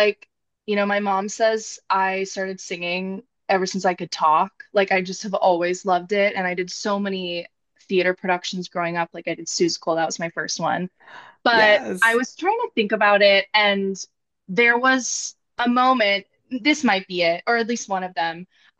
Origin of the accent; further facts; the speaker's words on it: Sacramento, California, United States; Yeah. I grew up in Sacramento.